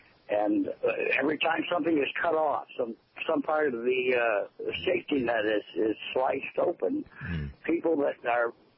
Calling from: Lexington, Kentucky, United States; I'm calling from Lexington, Kentucky

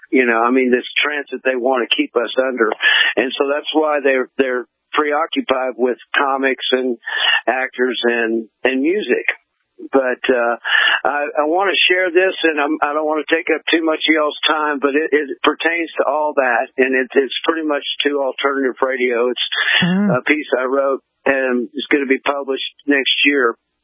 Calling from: Austin, Texas, United States; I've been in McAllen now for 3. I'm from Austin

